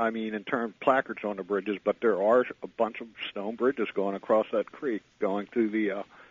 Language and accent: English; Philadelphia, Pennsylvania, United States; I grew up in Philadelphia, and there's a park called Fairmount Park.